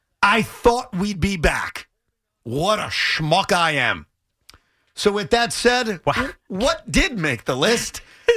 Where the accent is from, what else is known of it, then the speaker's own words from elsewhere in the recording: New York, United States; And 80% of the people are Yankee fans, even growing up on Long Island.